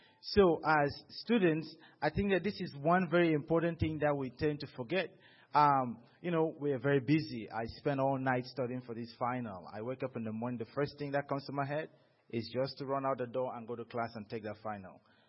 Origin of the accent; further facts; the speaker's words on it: Cameroon; now in United States; as you guys know, I come from Cameroon. I come from Cameroon, and as a student, I traveled long ways to come to America.